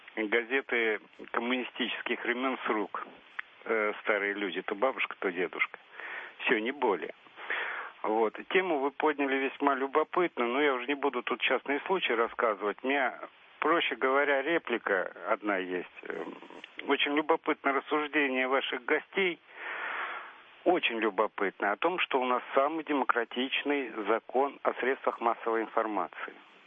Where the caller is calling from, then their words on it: Serdobsk, Penza Oblast, Russia; Я беспокою вас из Пензенской области, город Сердобск. В общем, регион весьма-весьма своеобразный.